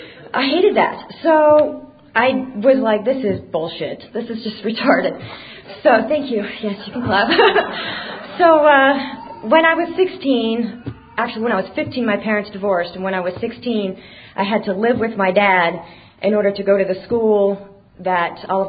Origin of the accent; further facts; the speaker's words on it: Las Vegas, Nevada, United States; I am from a small town near Kansas City, Missouri. Originally from Las Vegas, Nevada. I was there for 26 years. I was born and raised in the Mormon religion